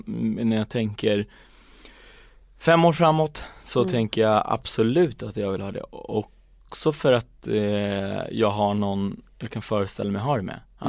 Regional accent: Stockholm, Stockholm County, Sweden; Jag är från Hässelby. Jag har bott där hela mitt liv. Nu bor jag på Kungsholmen.

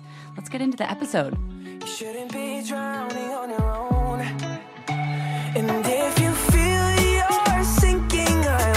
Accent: Philadelphia, Pennsylvania, United States; when I was growing up in Philly, we did PJAS, Pennsylvania Junior Academy of Sciences.

